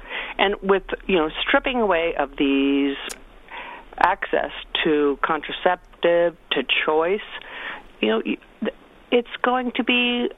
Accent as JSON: {"language": "English", "country": "Canada", "lives_now": "United States", "said": "I am a dual citizen. I came from Canada, and they don't do direct advertising."}